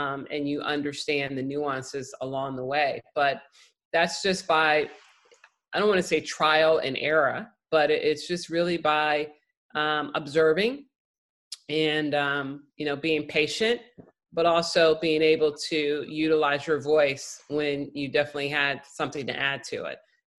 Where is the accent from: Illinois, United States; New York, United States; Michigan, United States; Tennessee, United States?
Illinois, United States; Chicago; And so I grew up in Chicago, and our district is the Chicago District Tennis Association